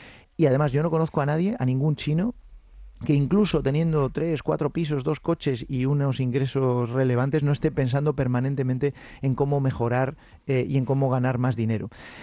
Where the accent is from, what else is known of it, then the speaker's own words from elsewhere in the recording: Cantabria, Spain; yo soy español, soy cántabro, soy europeo